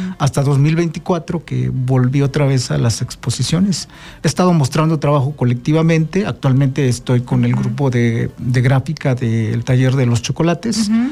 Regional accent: Veracruz, Mexico; en algunos talleres de las Casas de Cultura de Veracruz, uh-huh. estado de donde yo soy originario

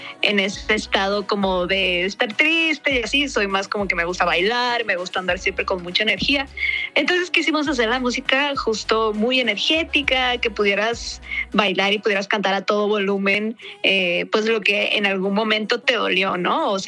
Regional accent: Culiacán, Sinaloa, Mexico; born there; now in Mexico City, Mexico; yo nací en Culiacán, Sinaloa, pero ya estoy acá en la Ciudad de México. Yo creo que ya voy a cumplir 6 años acá

